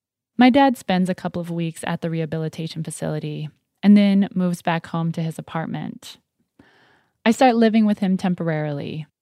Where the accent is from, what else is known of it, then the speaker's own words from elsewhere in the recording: Ohio, United States; I'm on my way back to my hometown in Ohio.